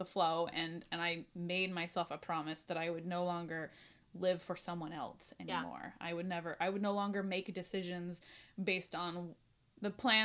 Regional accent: Arizona, United States; I never hung out with the Mormon kids, even though I grew up in Arizona where there was a lot of Mormon kids.

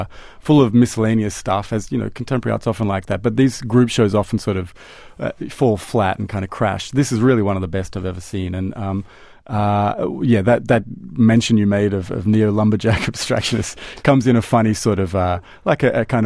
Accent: Australia; I mean, speaking as an Australian

